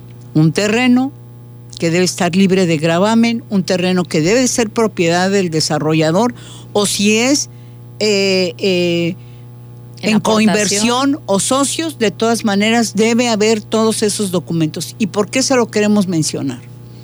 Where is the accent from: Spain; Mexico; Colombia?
Mexico; como mexicanos tenemos todos derecho.